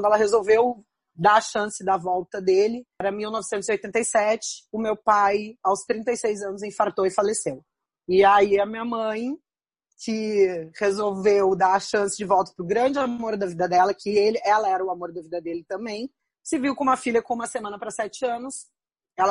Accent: São Paulo, Brazil; born there; foram para São Paulo, onde eu nasci.

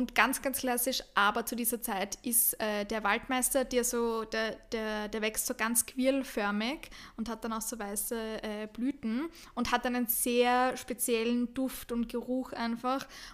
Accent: Austria; Die Gundelrebe, bei uns in Österreich nennt man es Gundelrebe, in Deutschland sagt man oft Gundermann dazu.

